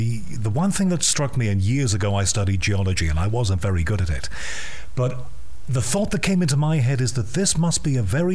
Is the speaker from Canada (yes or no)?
no; United Kingdom; now in South Africa; speaking as a Brit in South Africa now